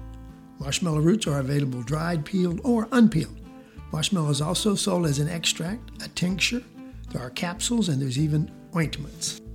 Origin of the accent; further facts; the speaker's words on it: Georgia, United States; all the kids out back south where I was raised in Georgia, we always called it rabbit tobacco